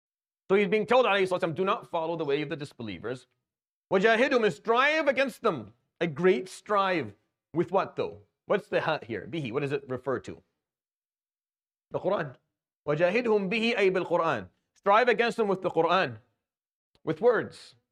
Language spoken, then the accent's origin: English; Damascus, Damascus Governorate, Syria; I come from Damascus.